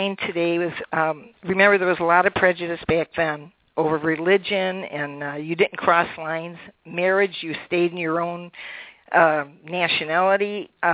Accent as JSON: {"language": "English", "town": "Elk Grove Village", "region": "Illinois", "country": "United States", "tie": "born or raised there", "lives_now": "Woodstock, United States", "said": "But the library in my hometown of Elk Grove Village, Illinois, carries a copy."}